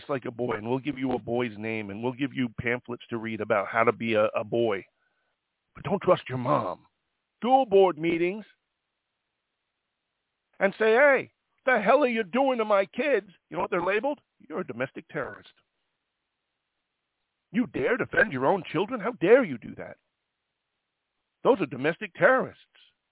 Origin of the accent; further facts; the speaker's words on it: New York, United States; The crime rate in New York City, I'm from New York, the crime rate on the subway is up 200%.